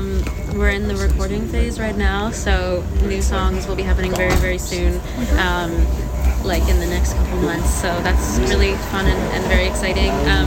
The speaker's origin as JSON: {"language": "English", "region": "Nova Scotia", "country": "Canada", "tie": "born or raised there", "said": "growing up in Nova Scotia, music was definitely a big part of my mom's side of the family, especially like kitchen parties and lots of fiddle music."}